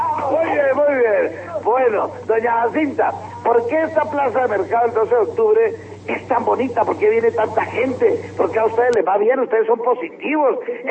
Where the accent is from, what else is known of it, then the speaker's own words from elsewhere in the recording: Tolima, Colombia; Yo soy tolimense, pero mi papá nació en Boyacá y se conquistó a mi mamá del Líbano, Tolima.